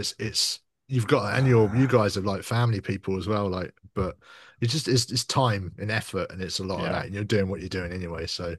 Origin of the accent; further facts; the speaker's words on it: Milton Keynes, South East England, United Kingdom; I'm from Milton Keynes, so back in the day, we had a real thriving, because it was a new city.